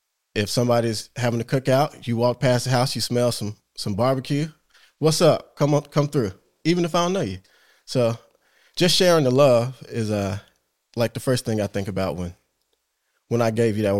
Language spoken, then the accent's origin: English; Durham, North Carolina, United States; I grew up in Durham, North Carolina, grandson of a farmer.